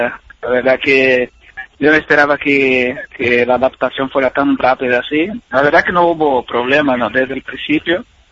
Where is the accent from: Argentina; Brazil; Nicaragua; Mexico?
Brazil; São Paulo; now in Villarreal, Spain; Yo en São Paulo, donde mi ciudad de origen también es muy movida, mucha gente, entonces ya estaba más o menos un poco acostumbrado a lo que es mucha gente.